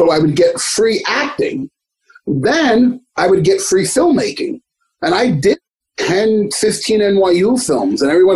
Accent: Bronx, New York, United States; And in my neighborhood in the Bronx, you know, it's kind of funny

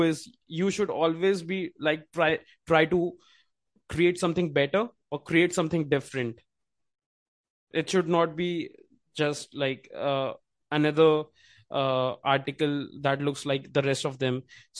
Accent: India; So I would say, I'm from India.

